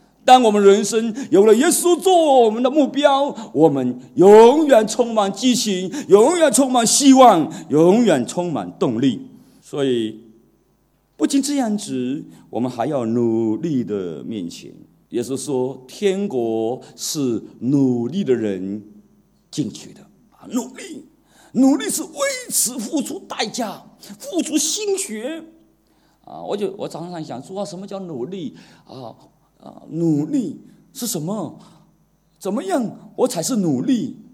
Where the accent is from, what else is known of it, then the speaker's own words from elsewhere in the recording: China; 我就去那个营业厅营业厅，我们中国人讲营业厅